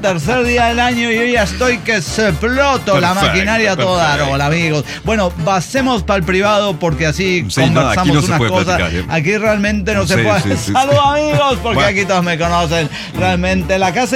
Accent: El Salvador; accent: Spanish; now in Spain; hace un año estaba en El Salvador y me vine para aquí, para España. Sí, ya tengo el acento, todo español

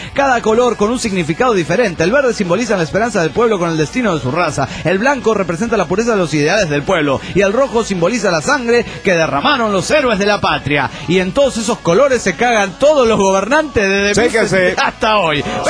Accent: Mexico; Soy mexicano, me siento muy orgulloso de serlo.

